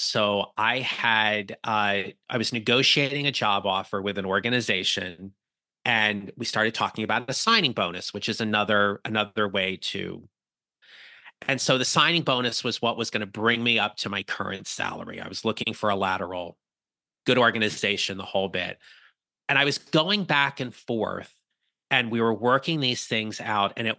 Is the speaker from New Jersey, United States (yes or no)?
yes; New Jersey, United States; Now, Kate, you know this. I'm from New Jersey. It is part of my charm.